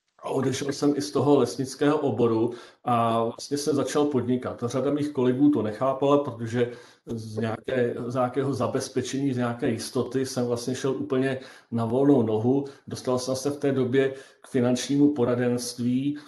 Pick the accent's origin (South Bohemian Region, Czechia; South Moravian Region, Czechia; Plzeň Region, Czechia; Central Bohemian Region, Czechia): Central Bohemian Region, Czechia; Rakovník; jsem z Rakovníka, respektive z malé vesničky od Rakovníka. Letos mi bylo 55 let